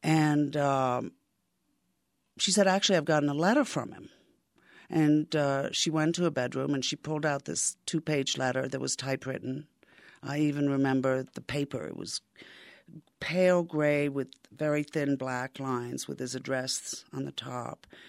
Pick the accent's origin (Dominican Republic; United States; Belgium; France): France; Paris, Île-de-France; Maybe because I grew up in Paris and my parents had a lot of theater friends